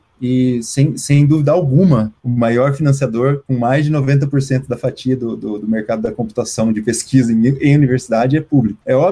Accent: Brazil; Em geral, o que pesa para o meu lado é que eu sou brasileiro e eu consigo contratar aluno brasileiro.

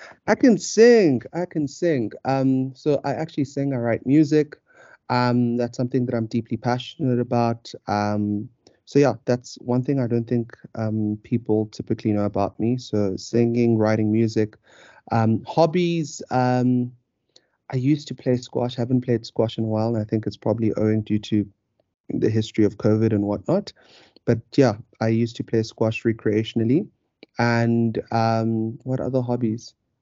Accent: South Africa; also born or lived in Nigeria; So I'm Nigerian, South African, or South African, Nigerian, depending on how you want to cut it. So I speak Xhosa, I speak Zulu, I speak English, I understand Afrikaans

